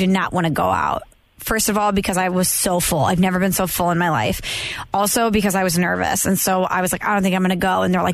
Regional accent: St. Louis, Missouri, United States; He's like, I love the Eagles. Where are you from? I was like, St. Louis.

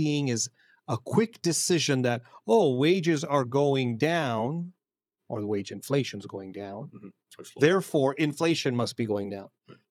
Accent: Canada

